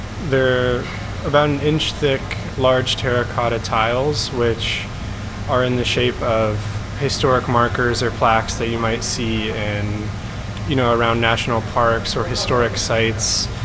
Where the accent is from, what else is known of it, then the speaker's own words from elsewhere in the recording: New Mexico, United States; We're mestizo and we're from New Mexico. You know, we're descendants of Spanish conquistadors who moved into what is now northern New Mexico.